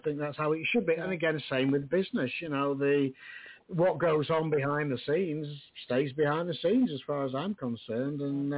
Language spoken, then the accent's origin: English; United Kingdom; Obviously, being a Brit, I could understand him.